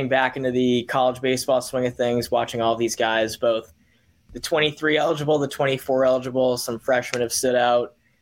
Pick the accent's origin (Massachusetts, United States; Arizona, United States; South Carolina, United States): Massachusetts, United States; Boston; So I'm from Boston, Mass, born and raised, grown up around the game of baseball.